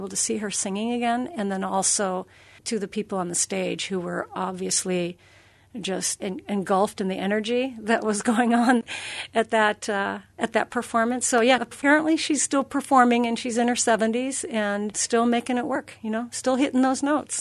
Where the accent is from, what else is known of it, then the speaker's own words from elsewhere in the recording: California, United States; I chose this to include in my solo set because I'm from California.